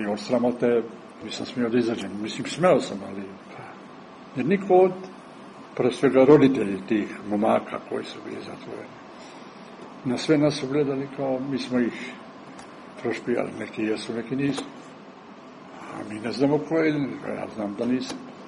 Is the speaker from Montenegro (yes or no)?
yes; Kotor, Kotor Municipality, Montenegro; born there; Ja sam rođen u Zetskoj Banovini. A kad sam se 6. maja 45. rođen, u Kotoru su već bili Italijani.